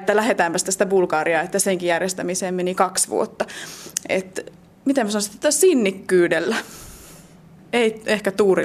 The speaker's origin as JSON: {"language": "Finnish", "town": "Kiuruvesi", "region": "North Savo", "country": "Finland", "tie": "born or raised there", "said": "mä asuin lapsena Kiuruvedellä, jossa alkoi vahva kanteleen opetus"}